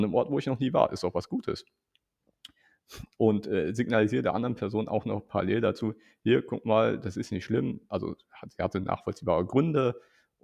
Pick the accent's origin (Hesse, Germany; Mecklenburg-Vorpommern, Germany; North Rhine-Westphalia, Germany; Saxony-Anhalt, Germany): Hesse, Germany; Also ich komme aus Hessen, da sind Mittelgebirge.